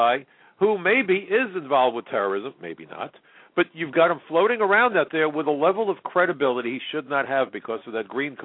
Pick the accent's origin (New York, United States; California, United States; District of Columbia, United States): New York, United States; As a New Yorker, the ashes from 9/11 landed on my home and in part contained the remains of some of my neighbors.